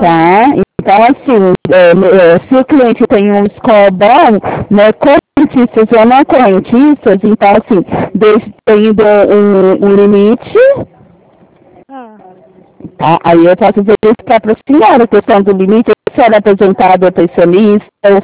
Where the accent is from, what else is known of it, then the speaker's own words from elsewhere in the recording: Ribeirão Preto, São Paulo, Brazil; Nós somos daqui de Ribeirão Preto.